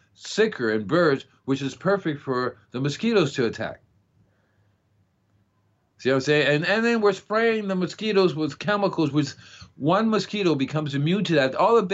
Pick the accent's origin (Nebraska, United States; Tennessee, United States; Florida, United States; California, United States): Florida, United States; This has been like in Miami. I'm from Florida.